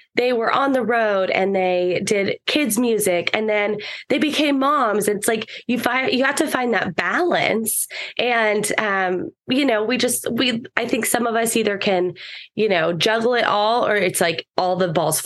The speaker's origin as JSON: {"language": "English", "town": "Dallas", "region": "Texas", "country": "United States", "tie": "born or raised there", "said": "So like you said earlier, I'm born and raised in Dallas. I've always lived in DFW."}